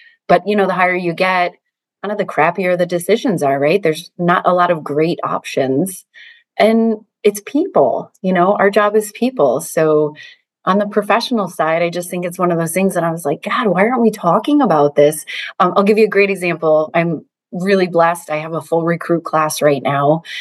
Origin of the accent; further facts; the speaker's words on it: Rockford, Illinois, United States; I was born and raised in Illinois, Rockford, Illinois, and Milwaukee is super close.